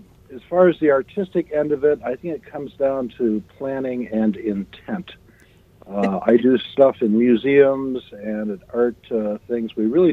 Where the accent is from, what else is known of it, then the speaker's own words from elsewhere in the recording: Ann Arbor, Michigan, United States; now in Jackson, United States; I grew up in Ann Arbor, and so our mailing address and about half our crew lives there, but I now am out near Jackson, Michigan, out in the country